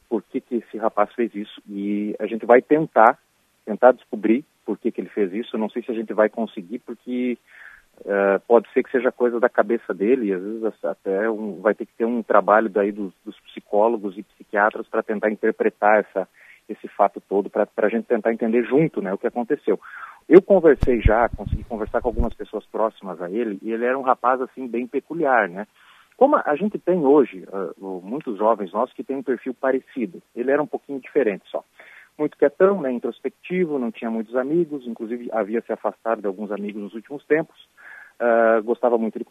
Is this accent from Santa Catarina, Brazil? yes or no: yes; Santa Catarina, Brazil; also born or lived in Rio Grande do Sul; Eu sou gaúcho, mas acabei me criando aqui em Santa Catarina.